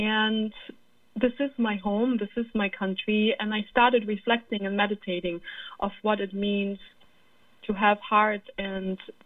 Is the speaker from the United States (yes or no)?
no; Nigeria; also born or lived in Germany; I was born in Germany, and I grew up in West Africa, Nigeria.